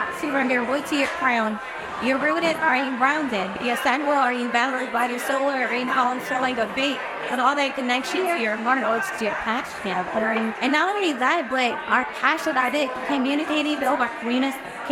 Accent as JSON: {"language": "English", "town": "Chicago", "region": "Illinois", "country": "United States", "tie": "born or raised there", "said": "Because I grew up in Chicago, like the area"}